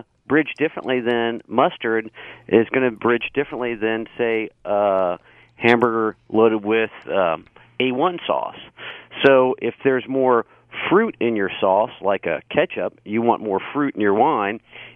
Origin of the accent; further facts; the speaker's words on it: Atlanta, Georgia, United States; Well, I've got a tribute to the South, where I'm from Atlanta